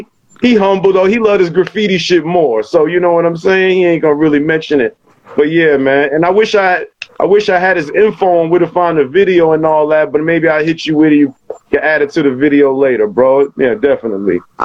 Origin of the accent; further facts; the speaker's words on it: Harlem, New York, United States; growing up in Harlem and living in the Bronx, it was just natural.